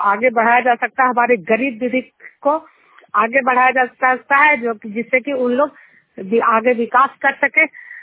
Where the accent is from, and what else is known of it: Juniyar, Bihar, India